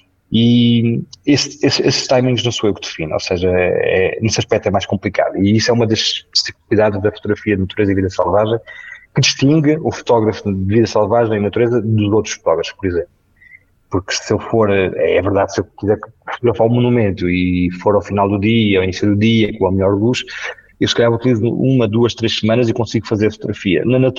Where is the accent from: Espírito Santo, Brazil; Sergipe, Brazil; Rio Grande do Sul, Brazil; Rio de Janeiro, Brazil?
Rio Grande do Sul, Brazil; Porto Alegre; now in Portugal; Olha, eu sou de Porto Alegre, vivo no Alentejo